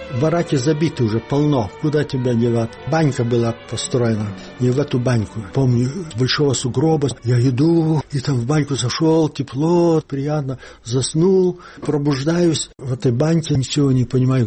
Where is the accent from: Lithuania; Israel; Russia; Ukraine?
Lithuania; Незнакомый, кивнул ему, сказал, что я из Литвы.